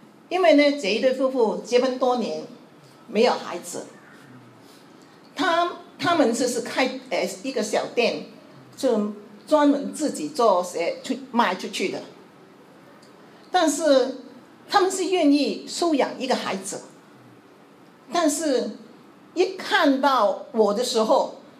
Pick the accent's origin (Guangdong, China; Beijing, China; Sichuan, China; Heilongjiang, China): Guangdong, China; Chaozhou; 好像在我们潮州人里面是很特别的